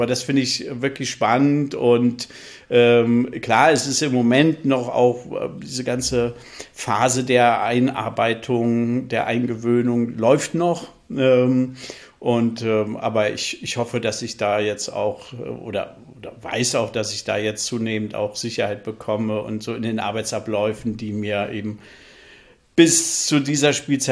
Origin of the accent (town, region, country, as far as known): Northern Germany, Germany; born or raised there